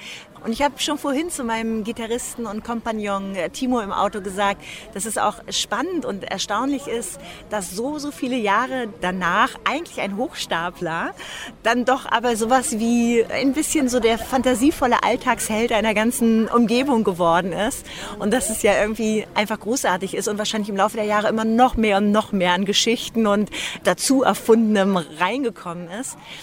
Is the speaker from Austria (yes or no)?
no; Berlin, Germany; bei denen ich als Berliner Mädchen mitmachen durfte